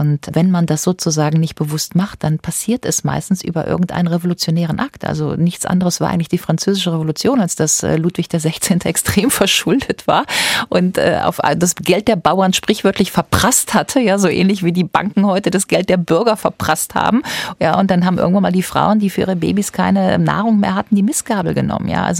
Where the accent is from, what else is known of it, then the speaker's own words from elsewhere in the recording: Rhineland, Germany; ich komme ja aus dem Rheinland und ich weiß, dass ich dahin gehöre